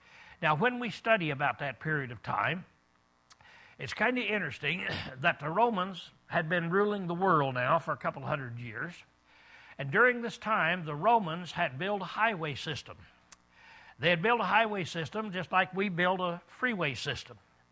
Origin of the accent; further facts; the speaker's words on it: United States; Now that kind of amazes me as an American